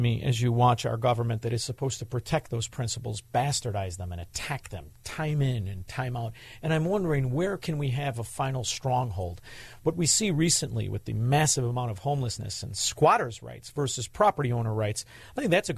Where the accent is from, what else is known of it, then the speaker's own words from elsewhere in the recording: Chicago, Illinois, United States; because I'm from Chicago